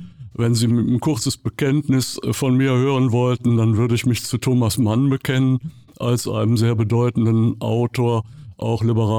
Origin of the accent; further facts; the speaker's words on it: Düsseldorf, North Rhine-Westphalia, Germany; born there; Ich bin 1959 in Düsseldorf geboren, also NRW.